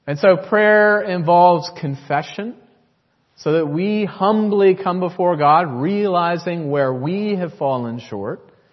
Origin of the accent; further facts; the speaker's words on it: United States; And growing up in the United States, our guard is immediately up.